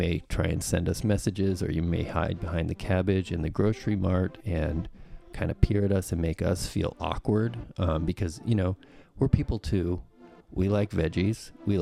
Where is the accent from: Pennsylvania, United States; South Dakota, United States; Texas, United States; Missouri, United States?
South Dakota, United States; Rapid City; You know that I grew up in Rapid City. I grew up right, you know, 20 minutes from Mount Rushmore.